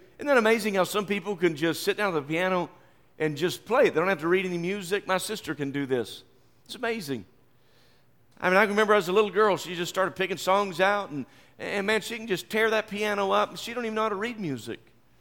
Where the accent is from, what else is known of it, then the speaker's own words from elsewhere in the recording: West Virginia, United States; But I grew up in West Virginia, and it wasn't uncommon a few times during the winter to have a storm come through that dropped 2 and 3 feet of snow on us.